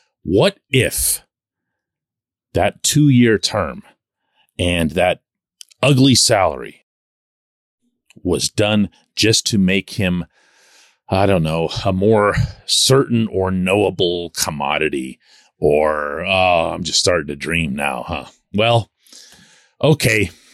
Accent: Pittsburgh, Pennsylvania, United States; He's never been to Serbia, where my ancestors are from. I'm born and raised in Pittsburgh, but we still have a lot of family, uncles, aunts, cousins, and so forth in the Belgrade area

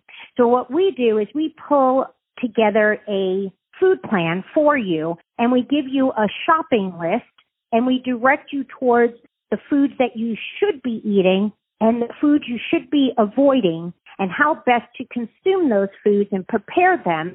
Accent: East Coast, United States; Well, first of all, I'm Italian, and I love to eat. I'm from the East Coast, and everything was about food.

